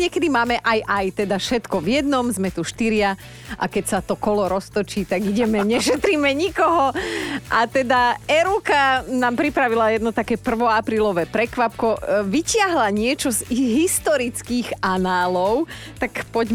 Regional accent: Poprad, Prešov Region, Slovakia; now in Senec, Slovakia; 25 rokov bývam v Senci, ale pochádzam z Poprádu. V Senci som východniarka a keď prídem do Popradu, som Maďarka zo Západu, prosím pekne.

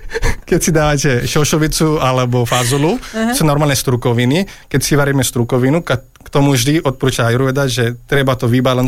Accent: Maharashtra, India; Slovak is a second language; Ja som ako keby z Maharashtra, takže my sme Maratha, to je kast

